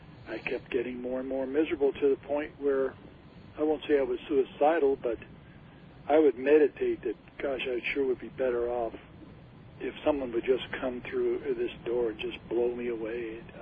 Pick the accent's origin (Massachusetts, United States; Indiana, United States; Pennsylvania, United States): Massachusetts, United States; also born or lived in Missouri; I thought my trouble was because I was from Massachusetts, because I didn't like the people.